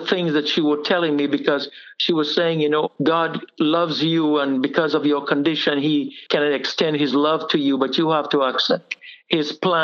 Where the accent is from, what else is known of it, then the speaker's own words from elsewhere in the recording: Trinidad & Tobago; born there; I was born in Trinidad in the West Indies of a family of siblings of 13. With that, we were very staunch Muslim. What I'm saying staunch was very religious Muslims.